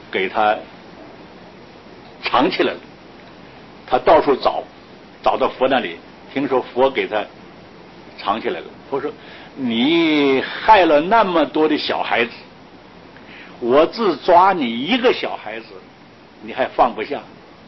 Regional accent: Sichuan, China; accent: Sichuan; 你比我们四川话叫鬼儿子啊

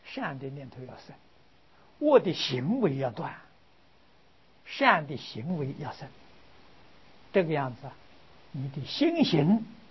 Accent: China; 四种定，四种福，我们中国人。常常讲的回首如意

